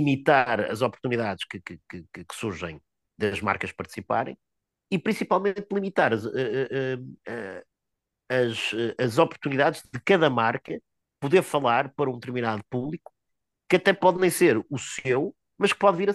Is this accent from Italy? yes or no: no; Porto, Norte, Portugal; Sou aqui do Porto